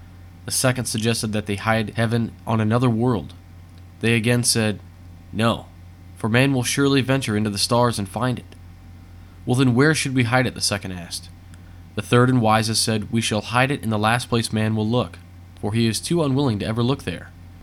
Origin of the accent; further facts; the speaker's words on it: Illinois, United States; soon I'll be taking in an effort to start a nonprofit charity based in my home state of Illinois.